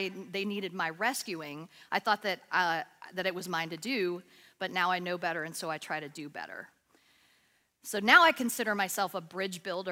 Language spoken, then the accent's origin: English; Atlanta, Georgia, United States; And a lot of you know that I grew up in Unity Church. I grew up in Unity in Atlanta since I was 6 years old. And so for me, this is home.